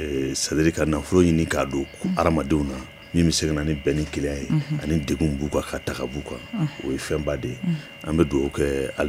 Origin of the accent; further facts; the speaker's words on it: Mali; Donc, en tant que jati, je suis malien 100%. Je suis malien.